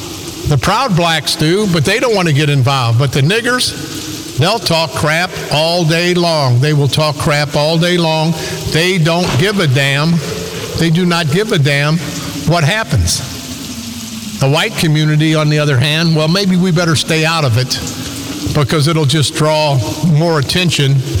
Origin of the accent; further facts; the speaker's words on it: United States; I did that because I'm proud of being an American.